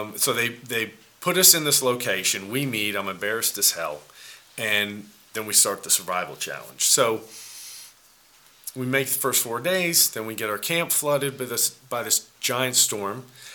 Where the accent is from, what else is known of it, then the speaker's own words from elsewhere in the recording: Kennesaw, Georgia, United States; howdy. I'm from Kennesaw, Georgia.